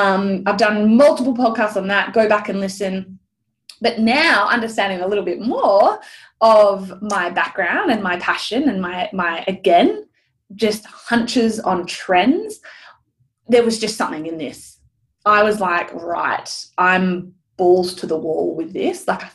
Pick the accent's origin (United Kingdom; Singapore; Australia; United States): Australia; This is all Australian numbers. I'm not US, I'm Australian.